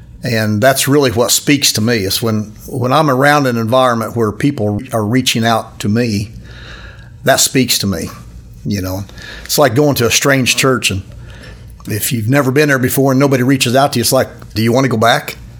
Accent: Nevada, United States; We grew up in the Nevada area. My wife and I have been there our whole lives within that region.

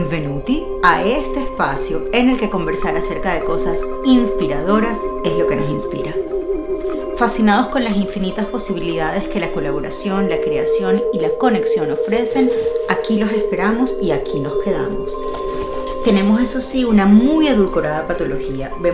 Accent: Venezuela; moved away; porque como venezolana ha sido precioso a estas alturas de mi vida, después de la distancia

